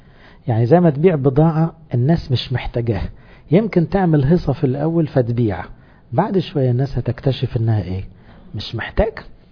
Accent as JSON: {"language": "Arabic", "region": "Upper Egypt", "country": "Egypt", "said": "انا صعيدي على فكره، مش عايز يزعل."}